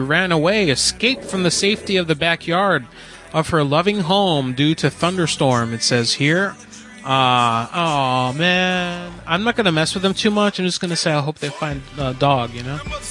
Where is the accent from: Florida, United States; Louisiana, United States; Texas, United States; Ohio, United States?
Ohio, United States; I sold my land for some fracking. I did some fracking sales. I came from Ohio.